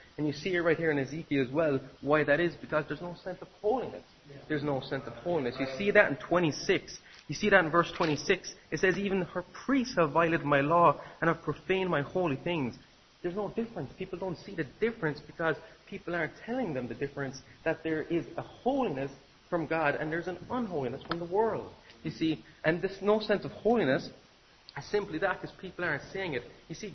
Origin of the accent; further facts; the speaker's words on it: Cork, Munster, Ireland; accent: Cork; Okay, so here if I'm speaking fast in my Cork accent, you're just going to keep up, read the verses, you'll get the picture, right?